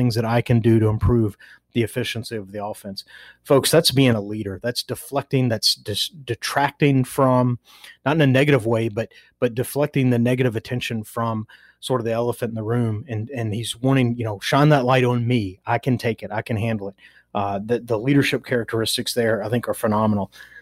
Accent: Nashville, Tennessee, United States; And he played in Nashville, so, and I'm from Nashville, so I'd heard of him sort of ahead of time.

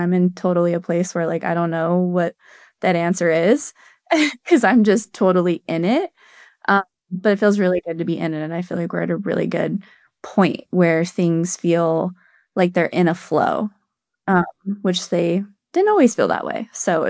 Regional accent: Cardwell, Montana, United States; Well, I grew up in Montana, actually, in a very, very small town called Cardwell. It's about 45 minutes west of Bozeman. You blink, you miss it. It's that small.

